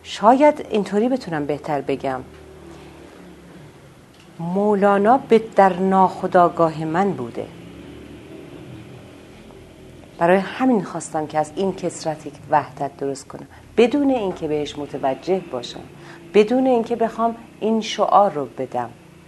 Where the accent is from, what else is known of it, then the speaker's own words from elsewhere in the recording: Iran; من ایرانیم و تو ایران ما از نظر عرفان و معنا چیزی کم نداریم